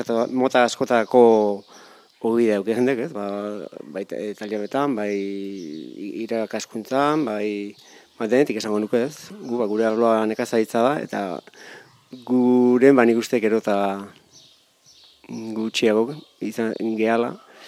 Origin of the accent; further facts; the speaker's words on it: Altzo, Basque Country, Spain; Altzoko semea, naiz Altzon bizi